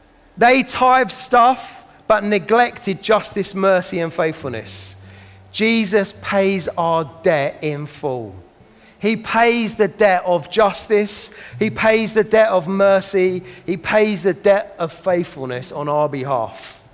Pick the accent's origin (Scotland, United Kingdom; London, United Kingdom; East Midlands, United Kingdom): London, United Kingdom; accent: South London; in my South London accent, it sounds a little bit more like woes than wows.